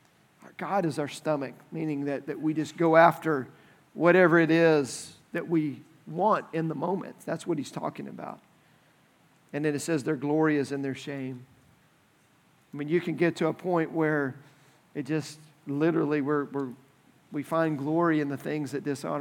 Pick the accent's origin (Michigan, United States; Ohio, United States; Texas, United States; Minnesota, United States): Texas, United States; Dallas; So growing up in Dallas, I was a Dallas Mavericks fan.